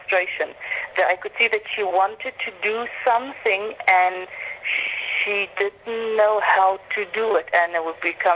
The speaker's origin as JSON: {"language": "English", "town": "Grahamstown", "region": "Eastern Cape", "country": "South Africa", "tie": "born or raised there", "lives_now": "Mexico City, Mexico", "said": "Well, I'm South African, and I grew up in a little town called Grahamstown in the Eastern Cape Province in South Africa."}